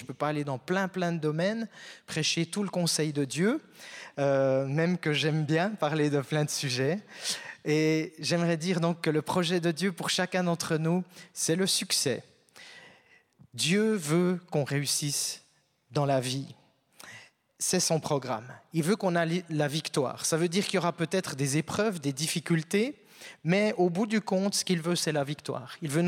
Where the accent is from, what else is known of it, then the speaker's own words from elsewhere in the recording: Switzerland; also born or lived in South Africa; j'ai 46 ans … c'est un nom qui est d'origine anglaise, je suis né en Afrique du Sud, mais j'ai grandi en Suisse.